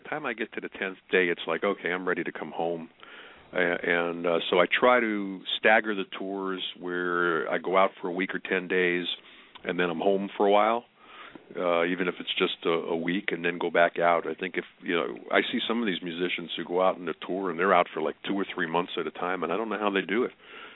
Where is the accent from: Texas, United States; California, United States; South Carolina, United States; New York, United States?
New York, United States; Long Island; I was originally brought up on, I grew up on Long Island, so still had a lot of friends and fans out there